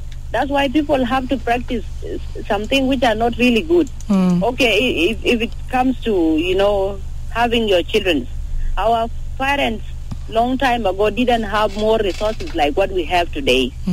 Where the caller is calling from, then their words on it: Rumbek, Lakes, South Sudan; calling from Rumbe.